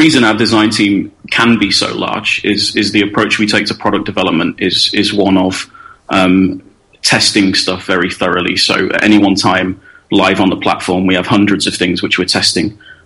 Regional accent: Coventry, West Midlands, United Kingdom; moved away; also born or lived in Liverpool; I am. I'm from Coventry, which was lovely before the war, but lots of reasons for me to go and explore, which is why I've tried very hard to go and see a bit of the world since leaving there about 10 years ago.

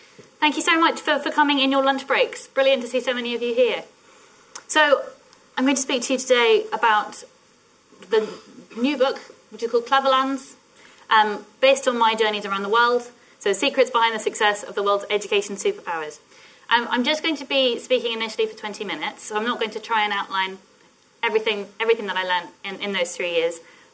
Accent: England, United Kingdom; 我是英国人. Which I think means I'm English and I'm a teacher.

